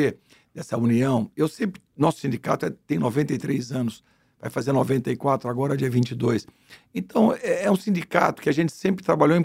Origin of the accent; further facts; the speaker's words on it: Paraná, Brazil; born there; moved away; vai fazer 60 anos que eu vim para a Baixada. Eu não nasci aqui na Baixada, nasci no Paraná.